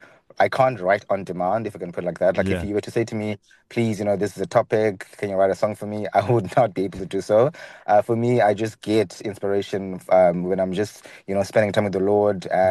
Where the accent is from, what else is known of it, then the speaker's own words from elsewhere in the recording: Bisho, Eastern Cape, South Africa; now in East London, South Africa; No, originally I'm from Bisha in the Eastern Cape, but I'm based in East London because of work.